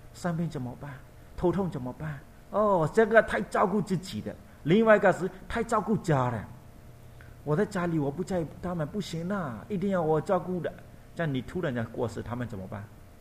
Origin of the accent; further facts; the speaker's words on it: Myanmar; 一自然的我们缅甸那边你们会看到没有打浆的